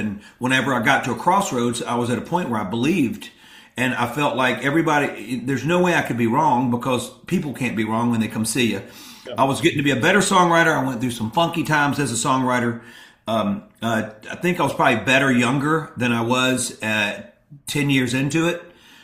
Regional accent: Mississippi, United States; And growing up in Mississippi, you're caught between all of these musical styles.

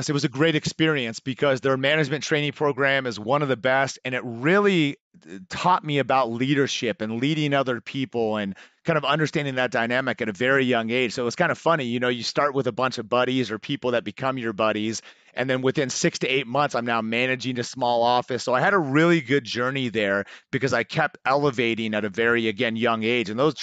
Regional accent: California, United States; now in Arizona, United States; I'm originally from the Bay Area, came out here to go to ASU, played college basketball.

